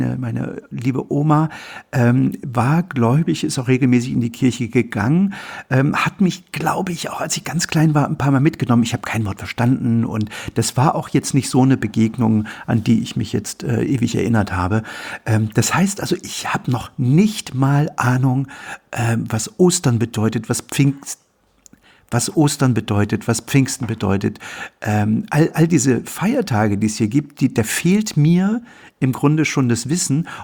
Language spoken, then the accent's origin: German; East Germany, Germany; Ich bin in der DDR aufgewachsen, das haben jetzt, glaube ich, einige schon mitgekriegt und meine Eltern haben mich jetzt nicht im Glauben erzogen. Das heißt also, ich bin so ein Standard-DDR-Bürger.